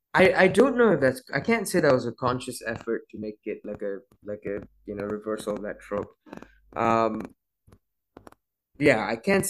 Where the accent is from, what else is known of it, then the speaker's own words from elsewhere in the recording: Malaysia; I think as a Malaysian Indian, for example, you always end up feeling very alone, especially being, we're minority in the country